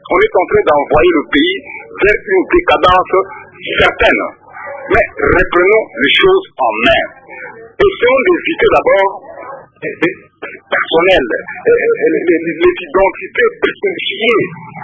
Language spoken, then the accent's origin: French; DR Congo; je suis congolais, je suis zaïrois, je suis Toro-Zindika, je suis Nisonga.